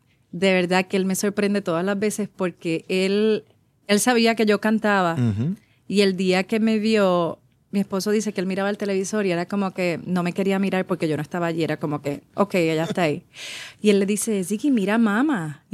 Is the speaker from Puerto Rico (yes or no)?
yes; Puerto Rico; accent: Puerto Rican; que hable nuestro acento